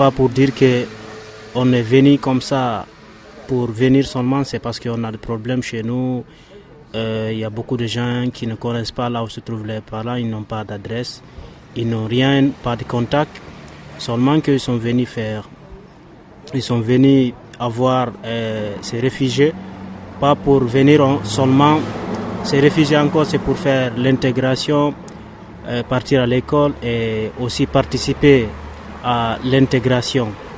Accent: Guinea; now in Langnau, Switzerland; je viens de Guinée-Conakry, j'ai 17 ans, j'habite à Langnau, Barao.

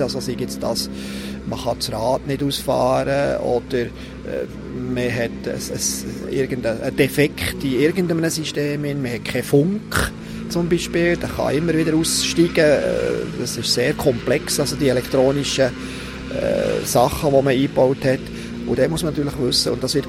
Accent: Switzerland; Bei uns in der Schweiz, mit dem sehr, sehr engen Struktur, topografisch, mit natürlich auch Seen

